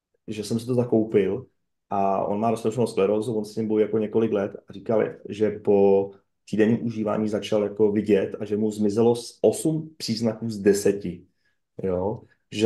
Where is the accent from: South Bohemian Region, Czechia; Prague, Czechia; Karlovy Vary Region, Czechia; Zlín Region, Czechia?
South Bohemian Region, Czechia; České Budějovice; já jsem Budějčák, takže my pijeme Budvar